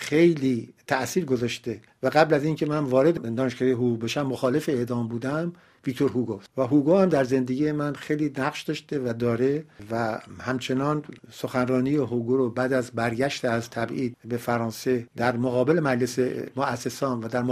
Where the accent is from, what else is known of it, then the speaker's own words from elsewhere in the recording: Iran; moved away; موقعی که من از ایران و بیرون اومدم